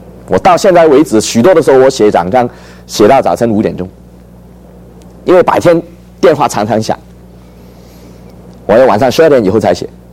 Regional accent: Hong Kong; now in United States; 到我们长大的时候，我们在香港长大，变成中国人了。

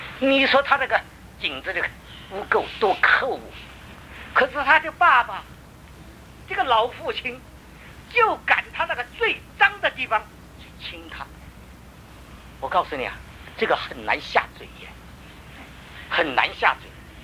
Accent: Tibet, China; 哎，我西藏人这个舌头特别长

